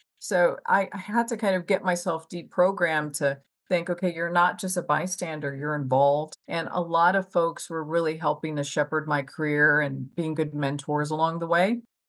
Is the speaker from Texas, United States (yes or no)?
yes; Texas, United States; I'm from Texas.